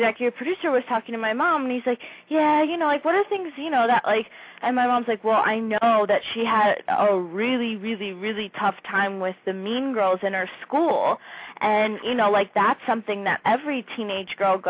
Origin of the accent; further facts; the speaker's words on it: Philadelphia, Pennsylvania, United States; accent: Philadelphia; But when I was little, I said note because, again, my Philly accent.